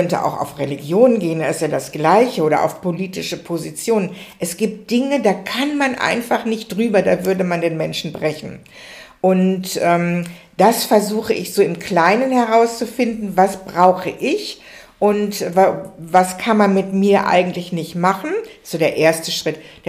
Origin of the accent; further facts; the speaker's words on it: Dortmund, North Rhine-Westphalia, Germany; born there; now in Munich, Germany; Ich bin in Dortmund geboren und BVB-Fan und jetzt arbeite ich bei BMW in München